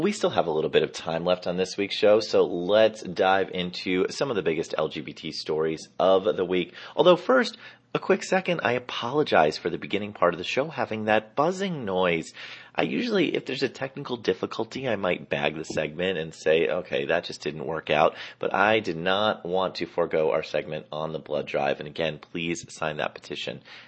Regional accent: New Jersey, United States; I can't believe I've never been to Atlantic City, and I grew up in New Jersey.

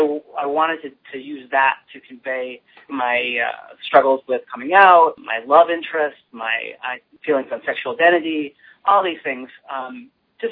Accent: Midwest, United States; a lot of my poetry draws on really rich images from growing up in the Midwest as a young gay boy.

